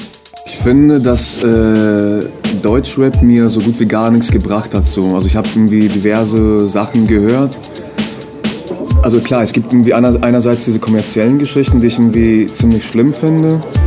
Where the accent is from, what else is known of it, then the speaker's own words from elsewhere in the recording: Athens, Attica, Greece; ich komme halt irgendwie aus Athen ursprünglich und ich habe da auch irgendwie zum Teil studiert.